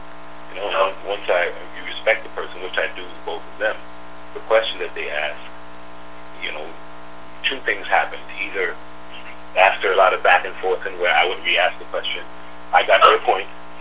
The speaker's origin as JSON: {"language": "English", "region": "Connecticut", "country": "United States", "said": "And they hired me because I'm from Connecticut, and I think one of the organizers of the program is from Connecticut."}